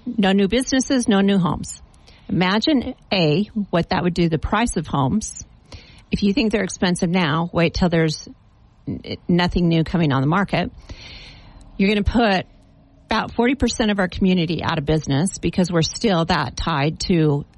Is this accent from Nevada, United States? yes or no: yes; Las Vegas, Nevada, United States; born there; I don't want to send one drop of water to Las Vegas. Hmm. I was born there, but I don't want to give them a drop of water.